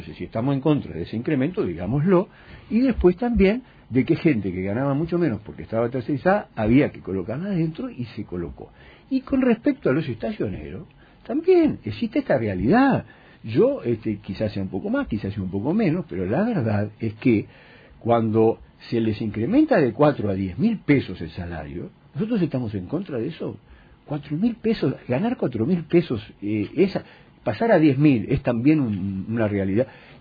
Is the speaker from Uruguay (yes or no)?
yes; Uruguay; esta gran sociedad anónima que somos los uruguayos